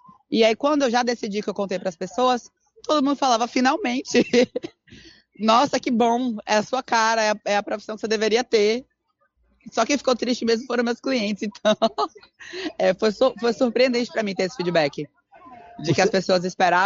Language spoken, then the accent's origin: Portuguese; Bahia, Brazil; Eu sou baiana, gente.